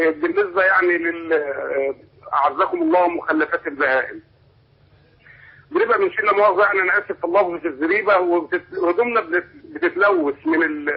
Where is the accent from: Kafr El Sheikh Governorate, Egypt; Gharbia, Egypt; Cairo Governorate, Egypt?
Gharbia, Egypt; Tanta; انت عارف احنا ارياف وبتاع من طنطا